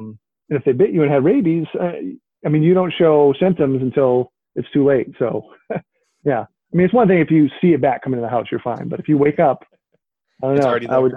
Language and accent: English; Massachusetts, United States; even growing up near Boston, like, in the 80s, it never felt like there was a lot of Boston things.